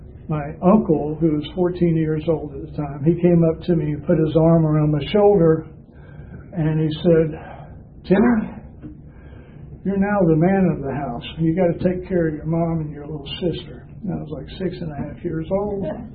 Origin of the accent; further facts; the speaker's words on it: Columbus, Georgia, United States; But I was raised in Columbus, Georgia, and I'd spend my summers in Jackson.